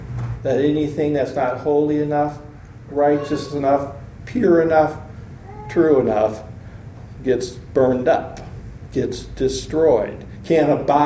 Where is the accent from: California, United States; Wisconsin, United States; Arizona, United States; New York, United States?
California, United States; We're from Southern California. What are we supposed to do?